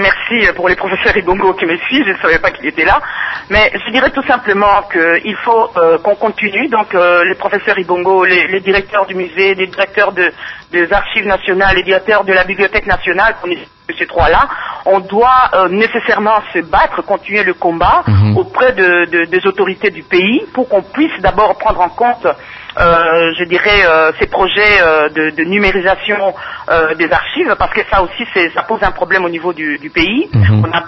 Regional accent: Belgium; Moi, je viens de la Belgique. On a plus de 3000 musées en Belgique.

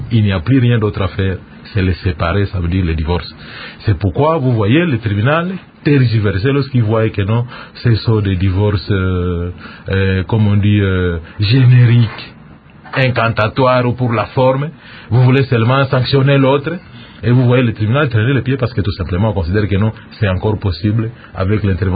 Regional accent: Équateur, DR Congo; En Afrique, et en particulier chez nous au Congo, vous devez verser la dot.

